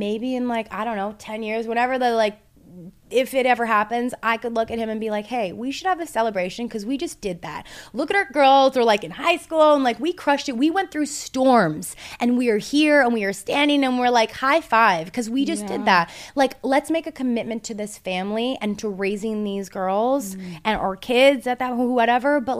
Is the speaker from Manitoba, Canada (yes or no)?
no; Toronto, Ontario, Canada; like 21st birthday in Toronto. We're from Toronto.